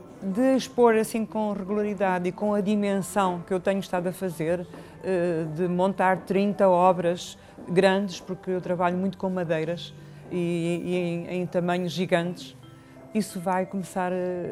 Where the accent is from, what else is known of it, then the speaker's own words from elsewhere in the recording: Árvore, Porto, Portugal; born there; Árvore, onde tenho muitos amigos, onde fazemos anualmente exposições coletivas. Portanto, essa é realmente onde eu nasci.